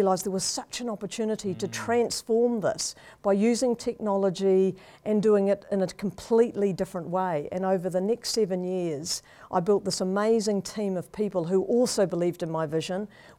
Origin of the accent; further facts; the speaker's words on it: New Zealand; I mean, obviously, I'm from New Zealand, so time out in the great outdoors with friends and family is fantastic.